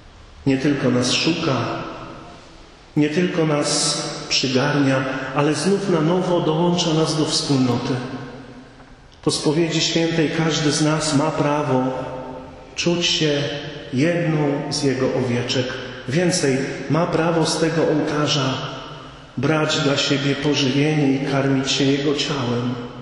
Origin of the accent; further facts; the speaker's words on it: northern Poland, Poland; ale ja pochodzę z północy